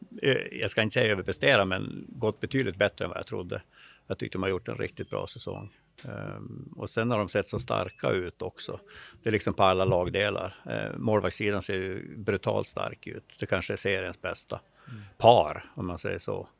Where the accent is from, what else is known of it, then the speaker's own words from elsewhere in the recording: Skellefteå, Västerbotten County, Sweden; born there; Född 63 här i Skellefteå.